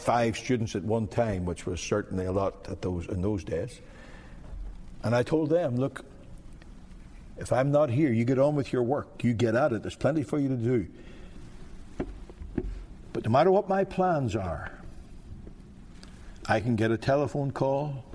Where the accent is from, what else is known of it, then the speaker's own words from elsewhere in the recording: Ireland; Me, I'm an Irishman, and I just fly by the seat of my pants.